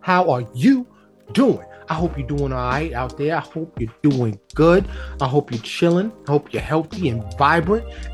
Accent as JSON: {"language": "English", "town": "New York City", "region": "New York", "country": "United States", "tie": "born or raised there", "said": "Now, y'all know I'm from New York City, born and raised, but I live in Texas, have for a long, long time now. Still consider myself a New Yorker and a Texan"}